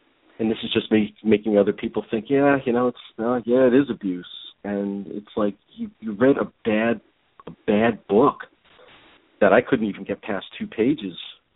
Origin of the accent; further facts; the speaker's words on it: New Jersey, United States; I mean, I'm from New Jersey. We're born angry anyway.